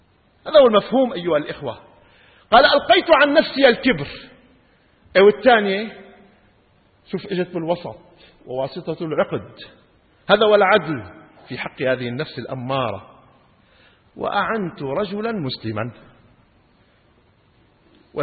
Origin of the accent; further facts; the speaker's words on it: Syria; accent: Levantine (Shami); بس يعني هيك على ترتيبه كما نقول في لهجتنا الشامية على عجره وبجره